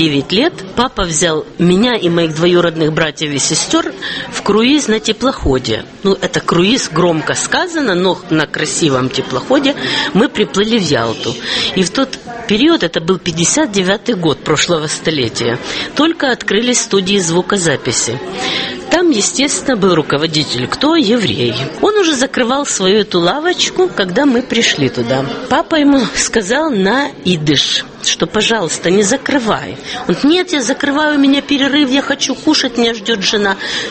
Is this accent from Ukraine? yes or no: yes; Kyiv, Ukraine; now in Germany; я приехала из Киева, живу в Германии 15 лет.